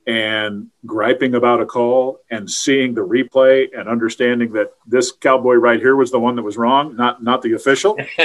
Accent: Midwest, United States; I grew up in the Midwest and was a big Cardinal fan because of my father.

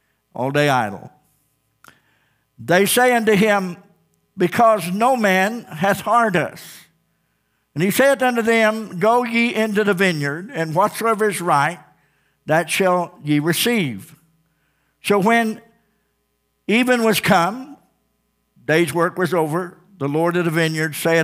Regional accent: Ozark, United States; I remember a time growing up in Ozark where people would go down to the town square

